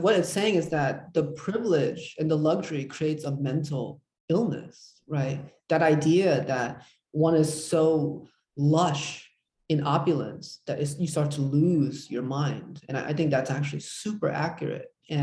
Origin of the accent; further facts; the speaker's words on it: United States; I don't know, I was brought up in America, and I feel like I'm just wary of performing an imperial gaze again, right?